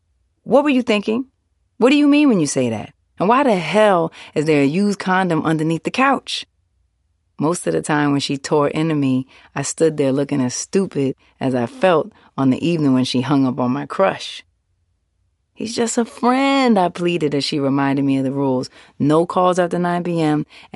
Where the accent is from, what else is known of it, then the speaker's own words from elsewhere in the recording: New York City, New York, United States; I grew up near Times Square before it became Disneyland, during a time when Hell's Kitchen lived up to its name.